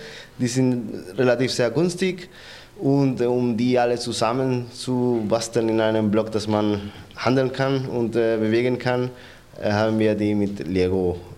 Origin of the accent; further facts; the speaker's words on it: Spain; German is a second language; now in Berlin, Germany; ich komme aus Spanien ursprünglich, wohne seit 6 Jahren in Berlin.